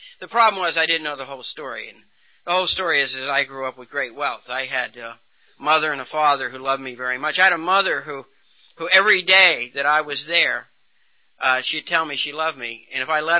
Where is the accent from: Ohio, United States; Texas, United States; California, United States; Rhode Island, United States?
Ohio, United States; Martins Ferry; born there; now in North Carolina, United States; I was born in a small town in Ohio. You can tell that I'm probably not from North Carolina.